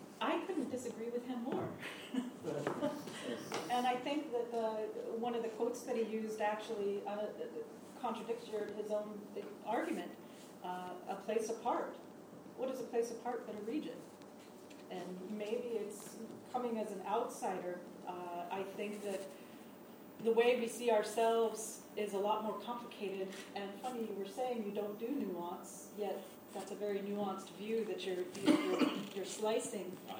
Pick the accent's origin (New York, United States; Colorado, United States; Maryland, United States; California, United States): California, United States; now in Ireland; I come from America. I come from Southern California, which is also a border region. We share the border with Mexico. The town that I grew up in the part of town that we called the Flatlands, the working class area.